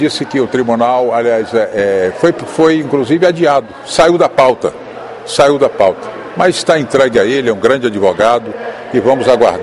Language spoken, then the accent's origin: Portuguese; Vitória da Conquista, Bahia, Brazil; A importância é quem tem a minha terra. Eu chego aqui avalizado por Vitória da Conquista e outras cidades do sudoeste da Bahia.